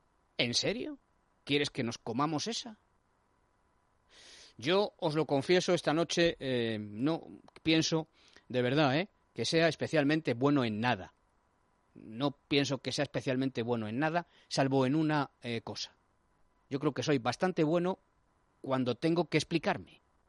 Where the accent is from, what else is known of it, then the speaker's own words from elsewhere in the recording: Spain; en mi país, en España